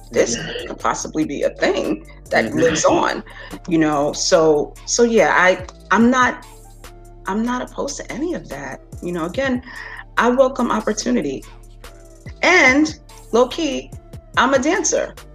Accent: New York, United States; And she said, honey, where are you from? And I said, I'm from New York. She said, you got to go back home.

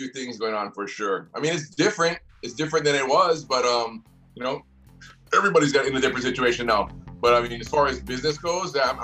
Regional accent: Hawaii, United States; I mean, we're growing up in Hawaii, right?

